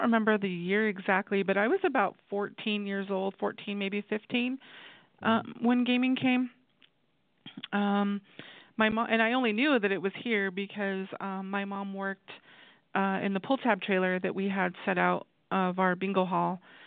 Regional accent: Isleta Pueblo, New Mexico, United States; So I was born in Albuquerque. I am from the Pueblo of Isleta here, which is about south of Albuquerque.

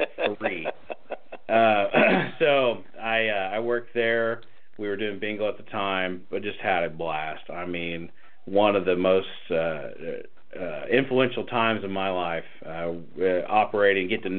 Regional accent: Tulsa, Oklahoma, United States; So I grew up in Tulsa. My family is originally from Pawhuska, so that is the actual reservation.

